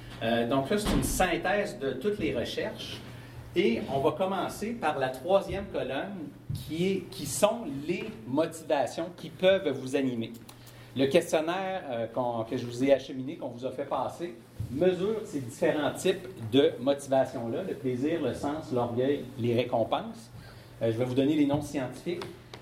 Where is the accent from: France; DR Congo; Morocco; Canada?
Canada; Montreal, Quebec; On est à Montréal, comme vous aurez deviné avec mon accent.